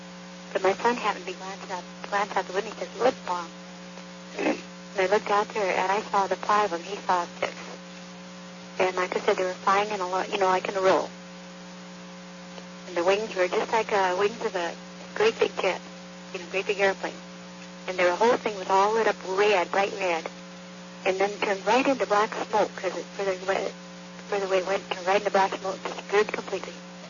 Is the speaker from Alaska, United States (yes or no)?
yes; Alaska, United States; I'm from Alaska, not here.